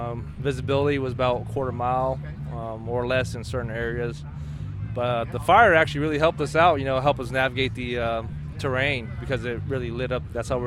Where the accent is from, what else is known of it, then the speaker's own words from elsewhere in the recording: Fresno, California, United States; also born or lived in Thailand / San Francisco, United States; I'm from Fresno. I was actually born in Thailand, but my family immigrated here in 88. And so we were imported here from San Francisco, and this is where I grew up in Fresno my whole life.